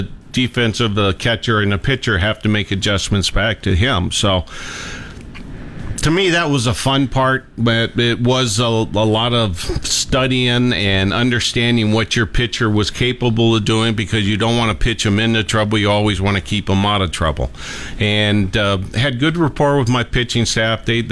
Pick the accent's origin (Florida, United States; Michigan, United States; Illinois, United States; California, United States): Michigan, United States; Detroit; I'm from Detroit. Yeah. I grew up a Tiger fan.